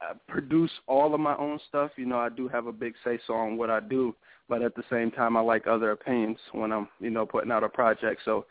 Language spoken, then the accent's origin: English; Kenosha, Wisconsin, United States; I'm from Kenosha, Wisconsin, a small town of about 100,000 people, located in the middle of Milwaukee, Wisconsin, and Chicago, Illinois.